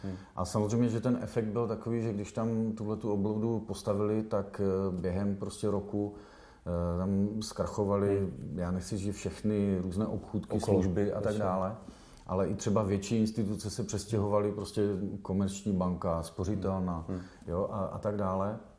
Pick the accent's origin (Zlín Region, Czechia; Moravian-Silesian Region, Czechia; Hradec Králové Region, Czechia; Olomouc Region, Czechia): Moravian-Silesian Region, Czechia; Ostrava; A obrovsky jsme využívali toho, že jsme z Ostravy.